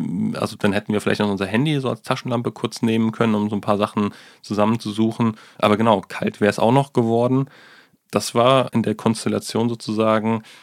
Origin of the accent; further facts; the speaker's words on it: Rheinbach, North Rhine-Westphalia, Germany; wir kommen ja hier aus Rheinbach